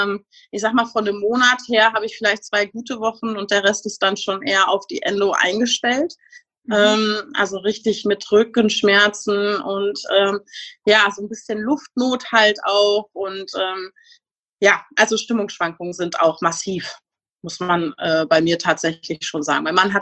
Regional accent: North Rhine-Westphalia, Germany; ich bin 37 Jahre alt, ich komme aus dem schönen Münsterland

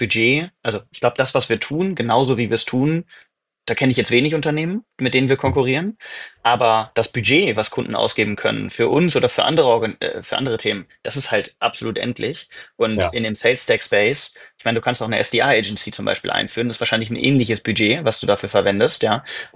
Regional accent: Bielefeld, North Rhine-Westphalia, Germany; würde ich meine Heimatstadt Bielefeld nehmen.

